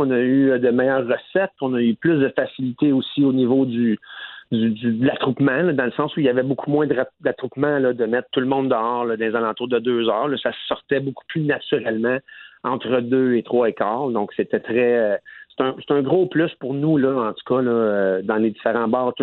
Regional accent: Quebec, Canada; C'est dans notre culture, on est Québécois, on sort jusqu'à 3h du matin depuis des années.

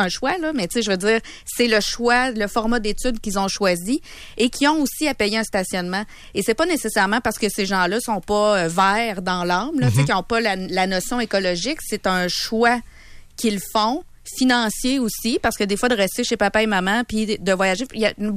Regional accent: Neuville, Quebec, Canada; Moi, j'ai grandi à Neuville, près de Québec

